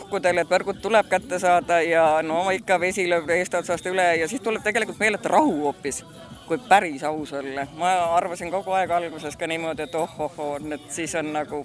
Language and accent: Estonian; Saare County, Estonia; Suite ikka lastakse Saaremaale, kuigi ma olen saarlane.